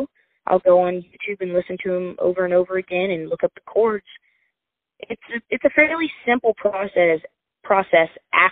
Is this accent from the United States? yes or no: yes; Nashville, Tennessee, United States; Growing up in Nashville and having parents who are in this industry, you really opened up to a whole wide variety of music and a wide variety of artists.